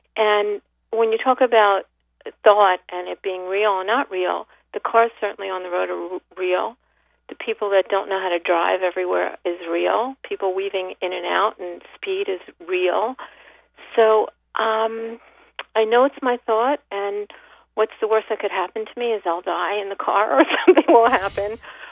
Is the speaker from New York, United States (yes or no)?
yes; Queens, New York, United States; I'm from Queens, New York.